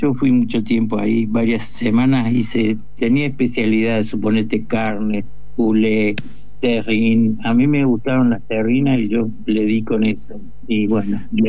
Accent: Córdoba, Argentina; yo vivía en Córdoba, soy cordobés

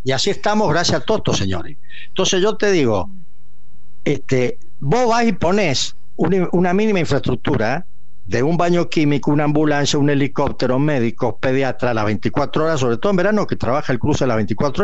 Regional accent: Mendoza, Argentina; Yo soy gobernador de Mendoza.

